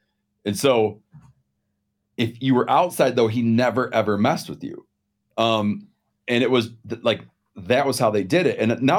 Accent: Michigan, United States; I grew up in Western Michigan on a lake, right? So my parents originally had grown up in the greater Chicago area.

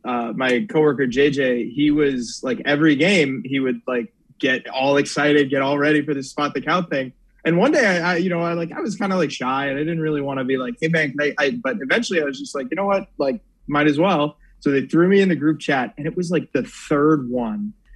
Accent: Virginia, United States; Yeah. Born and raised in Northern Virginia.

